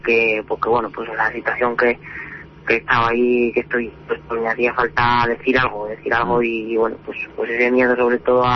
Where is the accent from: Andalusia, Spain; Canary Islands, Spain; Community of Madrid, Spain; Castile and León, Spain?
Castile and León, Spain; Cuéllar; Sí, yo soy natural de Cuellar.